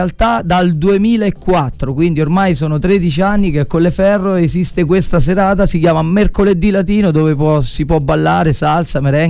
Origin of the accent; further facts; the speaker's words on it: Ferentino, Lazio, Italy; io vengo da Ferentino, insomma facevo 30 km andare, 30 km a tornare per arrivare a Colleferro